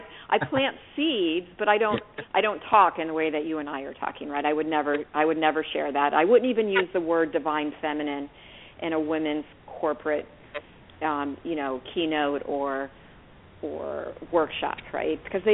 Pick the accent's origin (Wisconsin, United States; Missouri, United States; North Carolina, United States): Missouri, United States; St. Louis; I grew up in St. Louis, Missouri, where Monsanto is based